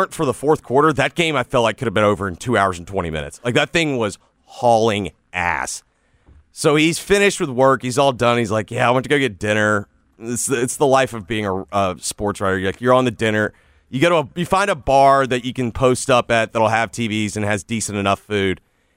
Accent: Southern United States, United States; I have no problem being a Southerner admitting that.

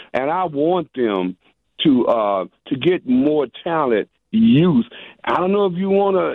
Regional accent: Hammond, Indiana, United States; now in Miami, United States; Yeah, well, you know, actually, I'm from Hammond, but I'm teaching school down here in Miami, been a school friend forever.

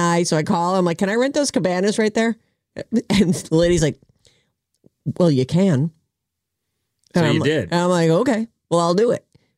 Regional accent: East Coast, United States; like I grew up on the East Coast. There's no relief from that.

